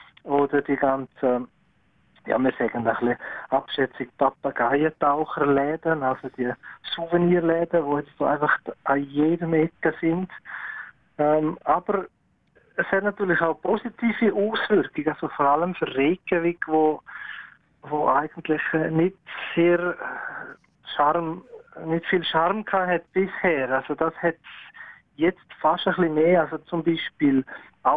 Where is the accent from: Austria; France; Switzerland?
Switzerland; Graubünden; für mich als Bündner ist natürlich das Meer so faszinierend. Das haben wir ja nicht im Bündnerland.